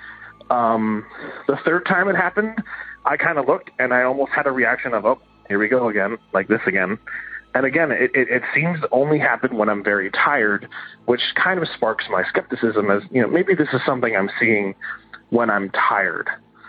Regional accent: Philadelphia, Pennsylvania, United States; I am from Philadelphia, Pennsylvania.

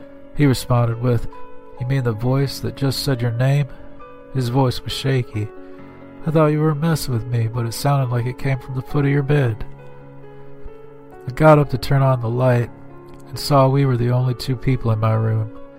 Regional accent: Grapevine, Texas, United States; The first encounter occurred on the night of my 13th birthday in my hometown of Grapevine, Texas.

